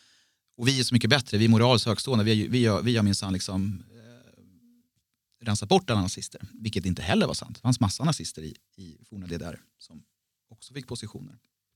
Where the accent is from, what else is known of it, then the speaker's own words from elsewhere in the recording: Sweden; Medan man som svensk liksom tittar och svarar, ja, det finns ganska stora likheter i mentalitet och så.